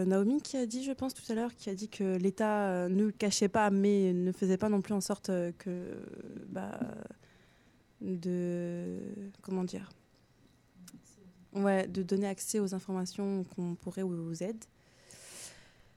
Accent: Pithiviers, Centre-Val de Loire, France; moi, je venais de Pithiviers, 45, et je suis partie complètement loin, à Gien.

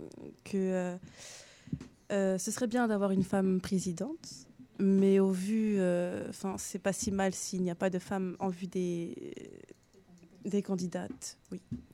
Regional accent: Pithiviers, Centre-Val de Loire, France; moi, je venais de Pithiviers, 45, et je suis partie complètement loin, à Gien.

